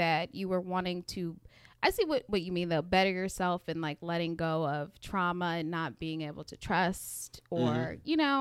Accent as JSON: {"language": "English", "country": "Jamaica", "said": "because I'm Jamaican"}